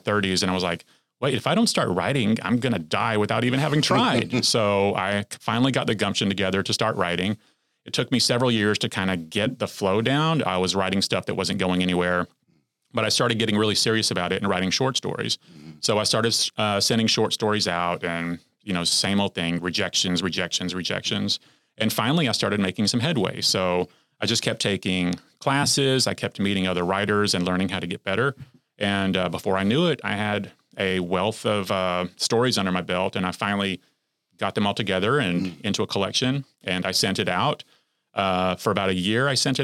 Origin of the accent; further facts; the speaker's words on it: Wamba, Texas, United States; I was born in Texarkana many, many years ago, actually in a little community called Wamba, Texas.